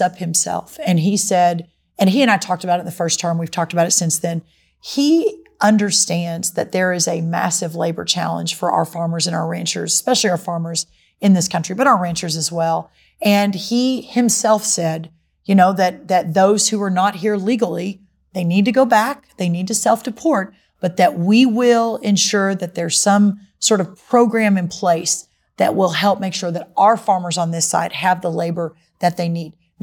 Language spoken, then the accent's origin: English; Texas, United States; I'm a Texan, and our South Texas, the citrus farmers down there